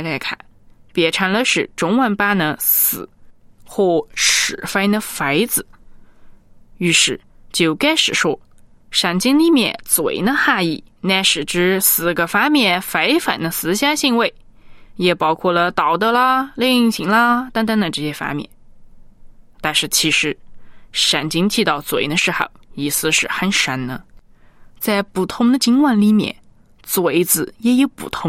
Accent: China; 比方说我们中国人讲人面桃花，中国人一听大概就懂

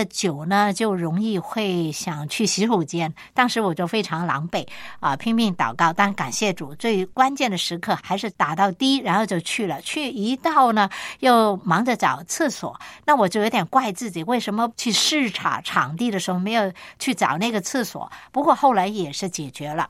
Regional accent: China; 因为我们中国人呢，一个家庭可以散居各地啊

